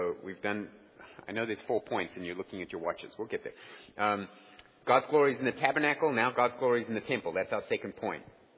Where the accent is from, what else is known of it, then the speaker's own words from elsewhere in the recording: South Africa; accent: South African; that is populated by South African Jews. So it's really interesting. You go there, they all speak with my accent